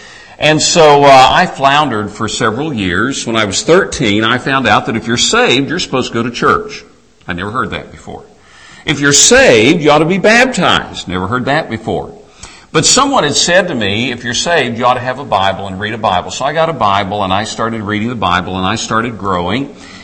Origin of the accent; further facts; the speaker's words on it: Tennessee, United States; I grew up in East Tennessee. I was not from a Christian home.